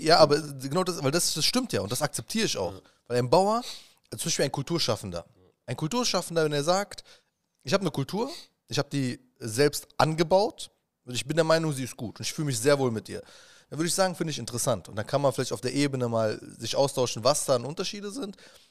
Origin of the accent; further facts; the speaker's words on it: Berlin, Germany; ich komme aus Gegenden in Berlin oder ich bin noch jeden Tag da, die nennt man in unseren Medien No-Go-Areas, Neukölln, Sonnenallee.